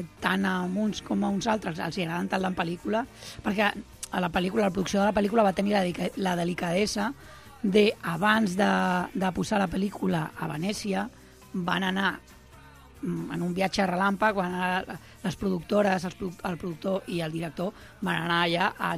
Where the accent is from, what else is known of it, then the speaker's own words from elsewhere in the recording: Barcelona, Catalonia, Spain; Clar, jo soc de la Trinitat, i arribes allà i és com... Uau, què faig jo aquí, no?